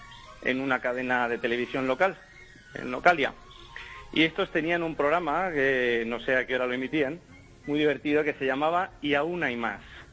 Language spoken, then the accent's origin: Spanish; Málaga, Andalusia, Spain; yo mismo, que soy de Málaga